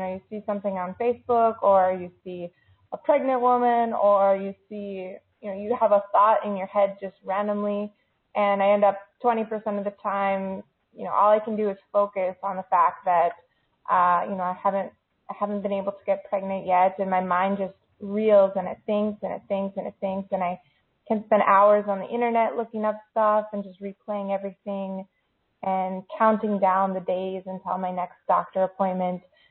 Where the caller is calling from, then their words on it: Fargo, North Dakota, United States; Fargo, North Dakota.